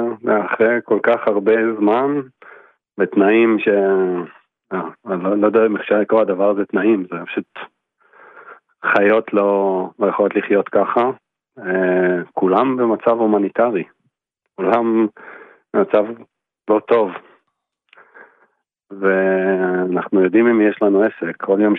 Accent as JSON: {"language": "Hebrew", "town": "Rishon LeZion", "region": "Central District", "country": "Israel", "said": "אנחנו מראשון לציון במקום."}